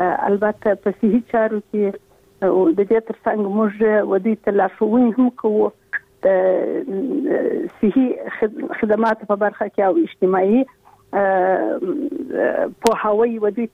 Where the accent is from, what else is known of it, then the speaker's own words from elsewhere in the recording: Afghanistan; زه یو افغان یم او بیا د کندهار اوسیدونکی یم. په یو حساب چون وینه مې پښتنه ده